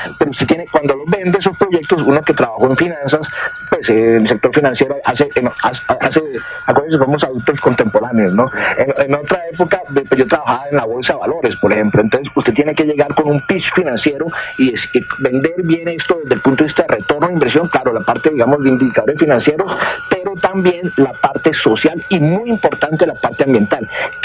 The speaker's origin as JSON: {"language": "Spanish", "country": "Costa Rica", "tie": "born or raised there", "said": "yo me crié en Costa Rica. Costa Rica es un país chiquitico"}